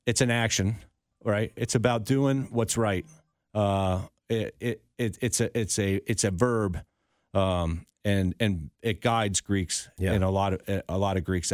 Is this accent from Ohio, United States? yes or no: yes; Upper Arlington, Ohio, United States; it was difficult growing up in Upper Arlington.